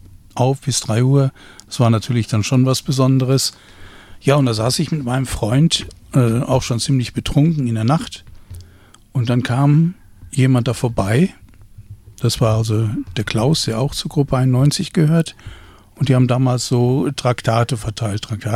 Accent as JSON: {"language": "German", "town": "Dortmund", "region": "North Rhine-Westphalia", "country": "Germany", "said": "ich komme aus Dortmund"}